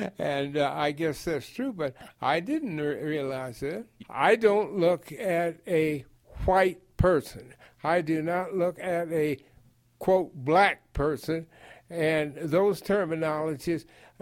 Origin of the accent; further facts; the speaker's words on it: Colorado, United States; When they found out I came from Colorado